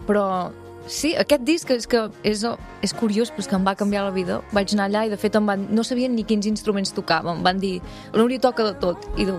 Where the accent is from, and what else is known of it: Catalonia, Spain